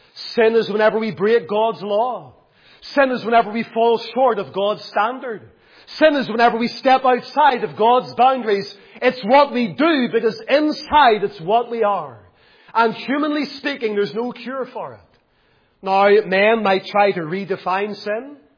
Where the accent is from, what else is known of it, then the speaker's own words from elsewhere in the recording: Lisburn, Northern Ireland, United Kingdom; whenever I was a young lad growing up in Lisburn